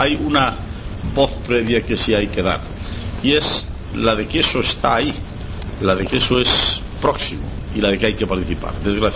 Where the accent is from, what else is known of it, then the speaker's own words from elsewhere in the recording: Spain; Todos somos españoles y tenemos mucho más en común que aquellas cosas que nos puedan diferenciar.